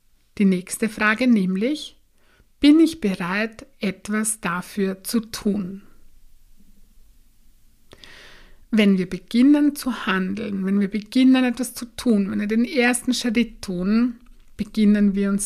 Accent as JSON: {"language": "German", "region": "Burgenland", "country": "Austria", "said": "Das ist bei uns im Burgenland in Österreich ein, ja, ein wunderschöner großer See."}